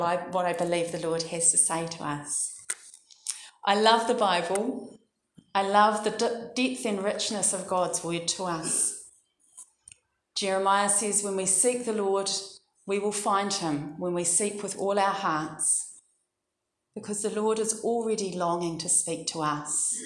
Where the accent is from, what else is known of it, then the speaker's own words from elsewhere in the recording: Dunedin, Otago, New Zealand; because I'm from Dunedin, and there's an albatross colony for the Royal Albatross at Tairoa Head.